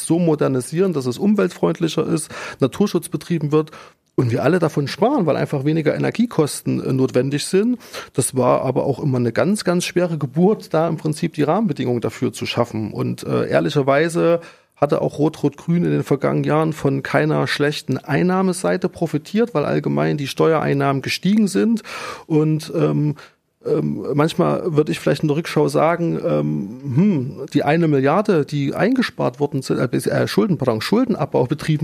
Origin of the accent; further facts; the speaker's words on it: Thuringia, Germany; Also ich komme aus dem Altenburger Land